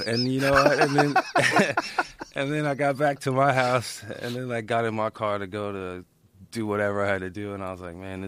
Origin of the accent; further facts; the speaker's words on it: Austin, Texas, United States; Yeah, I grew up in Austin.